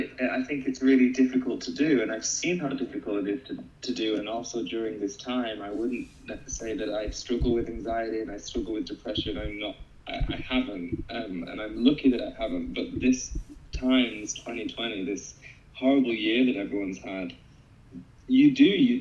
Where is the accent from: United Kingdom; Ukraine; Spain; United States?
United Kingdom; Well, hey, I'm a permanent resident here, but I'm obviously British, but that doesn't matter.